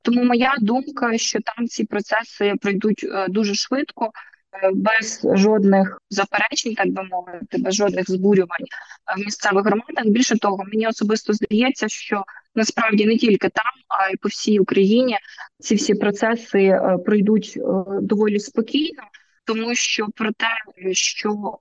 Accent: Odesa, Odesa Oblast, Ukraine; якщо знову ж таки апелювати до моєї рідної Одеси

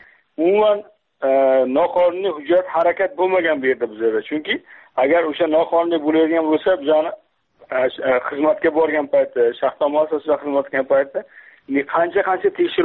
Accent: Tajikistan; now in Uzbekistan; Tojikiston Respublikasidan ko'chib kelganmiz 92 yilda. 92 yildan hozirga qadar O'zbekistonda yashaymiz. Shu yerda o'qiganman.

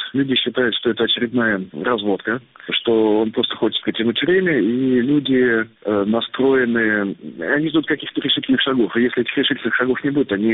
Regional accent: Moscow, Russia; Я говорю, что я москвич, я москаль, вообще никаких вопросов, абсолютно.

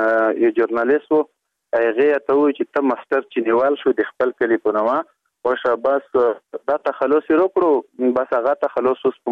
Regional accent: Matun, Khost, Afghanistan; زه د خوست ولایت دی متون یما په متون کې مدخل چینه کلی یما

